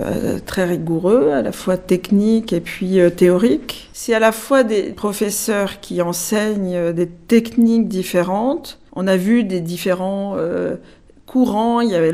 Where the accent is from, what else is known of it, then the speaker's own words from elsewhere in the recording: Casablanca, Casablanca-Settat, Morocco; born there; Je suis née au Maroc, à Casablanca.